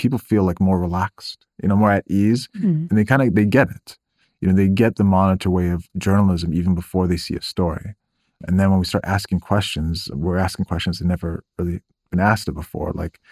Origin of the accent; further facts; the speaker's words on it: Midwest, United States; also born or lived in Middle East; I come from the Midwest. I've lived in the Mideast for 18 years. I'm American, but I'm also Muslim.